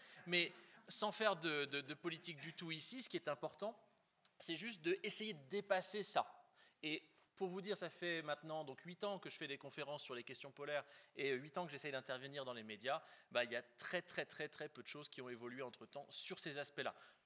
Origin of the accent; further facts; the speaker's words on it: France; moi-même je suis français, j'enseigne en France